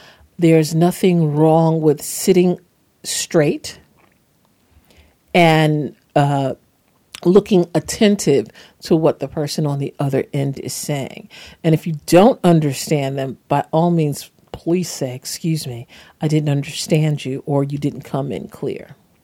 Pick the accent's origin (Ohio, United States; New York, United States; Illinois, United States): New York, United States; I'm a New Yorker and I talk with my hands often.